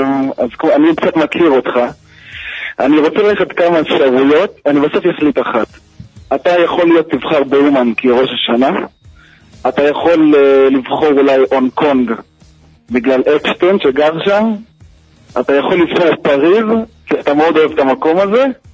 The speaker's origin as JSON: {"language": "Hebrew", "town": "Jerusalem", "region": "Jerusalem District", "country": "Israel", "said": "אני מירושלים, עיר הקודש."}